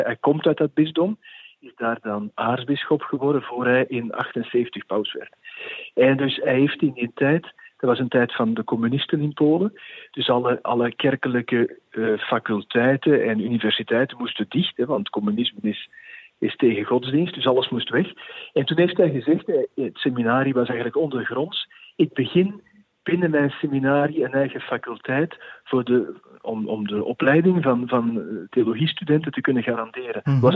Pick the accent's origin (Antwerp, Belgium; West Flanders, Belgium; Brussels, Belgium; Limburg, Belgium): Antwerp, Belgium; now in Netherlands; Ik ben geboren in Antwerpen. Voor ons is dat heel belangrijk om dat even te onderstrepen. Ik ben dan daar ook op school geweest, het Liefdescollege.